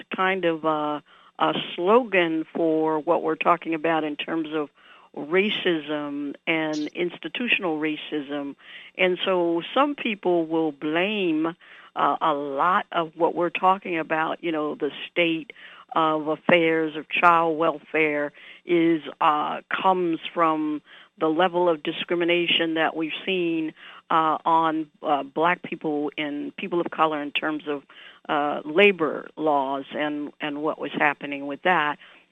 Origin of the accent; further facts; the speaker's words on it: New Orleans, Louisiana, United States; I think about my own coming from Louisiana. I grew up in New Orleans and, you know, in a segregated society.